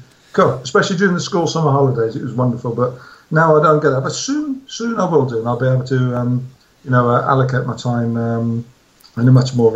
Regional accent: Birmingham, West Midlands, United Kingdom; because I grew up in Birmingham, which is the second city in the UK.

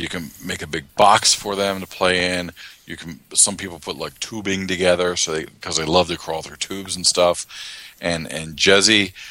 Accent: United States; but as an American, I messed it up.

